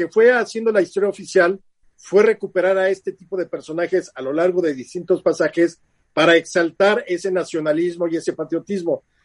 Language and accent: Spanish; Mexico; Uy, para como somos de jarritos de Tlaquepaque los mexicanos